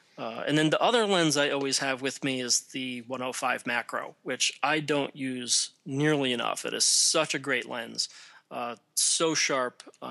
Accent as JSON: {"language": "English", "region": "Connecticut", "country": "United States", "tie": "born or raised there", "said": "I grew up in Connecticut, so that was the one that was easiest for me to get to."}